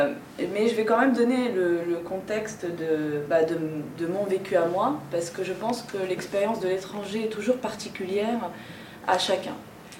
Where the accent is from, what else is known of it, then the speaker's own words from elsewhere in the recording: Tunisia; now in France; Donc moi, je suis tunisienne, j'entreprends ce voyage à Paris pour poursuivre mes études en art plastique.